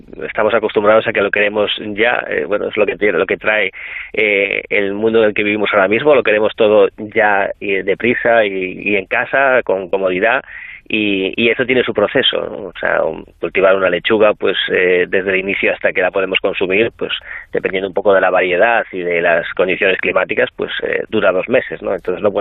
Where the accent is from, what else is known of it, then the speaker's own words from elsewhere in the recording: Galicia, Spain; Supongo también que soy gallego, el canal sale desde Galicia